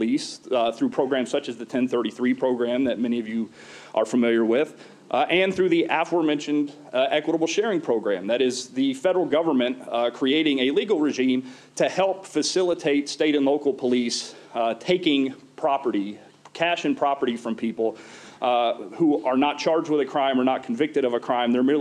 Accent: Oklahoma, United States; Retired Senator Tom Coburn from my home state of Oklahoma put out a report in 2012

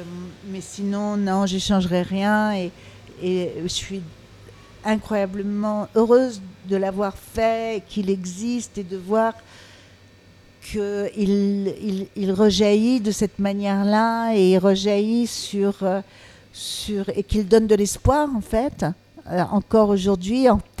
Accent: Paris, Île-de-France, France; born there; Moi, je suis née ici. Je suis née donc à Paris. Mais je suis née de parents étrangers.

